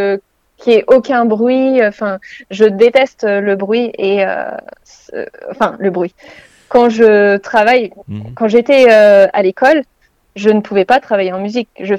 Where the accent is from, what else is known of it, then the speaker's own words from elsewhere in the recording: Le Havre, Normandy, France; Donc voilà, je suis du Havre.